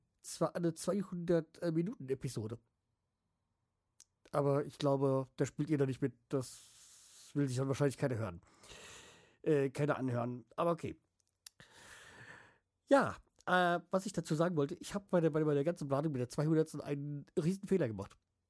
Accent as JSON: {"language": "German", "region": "Hesse", "country": "Germany", "said": "Okay, ich bin Hesse, ich darf Schwachsinn labern."}